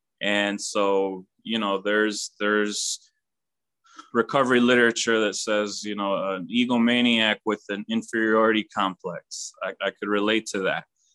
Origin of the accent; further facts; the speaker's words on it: Illinois, United States; born there; In September, I was born in September in the Midwest in Illinois.